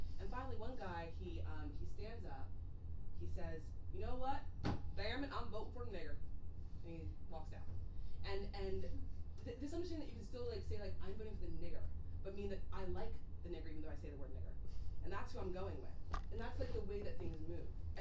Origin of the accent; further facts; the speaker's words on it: the South, United States; I grew up in the South